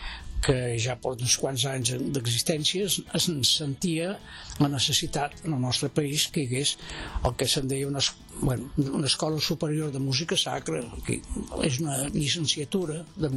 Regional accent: Sant Martí Sesgueioles, Catalonia, Spain; en el meu poble, poble petit, Sant Martí Sesgueioles

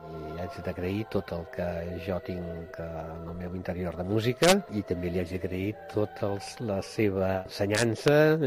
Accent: Barcelona, Catalonia, Spain; born there; now in Vilassar de Dalt, Spain

